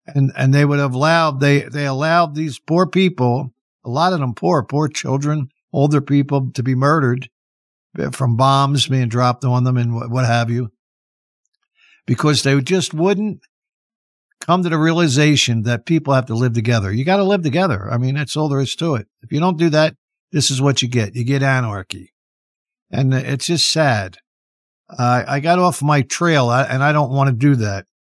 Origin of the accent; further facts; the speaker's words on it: Philadelphia, Pennsylvania, United States; Frank Ricchetti, his name is, and he's in South Philly, my hometown.